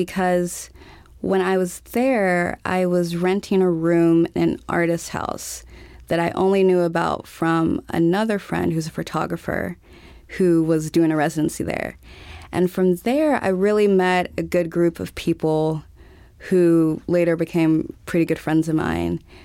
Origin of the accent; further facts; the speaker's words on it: Montgomery, Alabama, United States; also born or lived in Texas; I was born in Texas and grew up in Alabama.